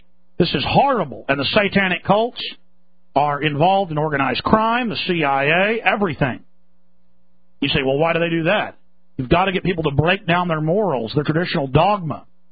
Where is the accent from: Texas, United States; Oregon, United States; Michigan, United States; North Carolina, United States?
Texas, United States; Rockwall; My friends, I grew up in Rockwall, Texas. Very wealthy suburb of Dallas. I was a poor boy.